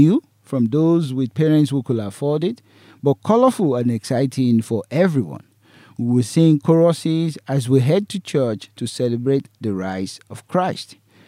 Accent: Ibadan, Oyo, Nigeria; the biggest part of Easter for family fun in my hometown, Ibadan, Nigeria, was Easter Monday.

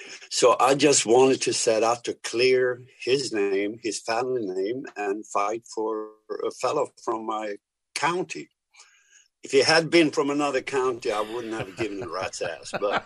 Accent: Sweden; familiar with runes when I grew up in Sweden.

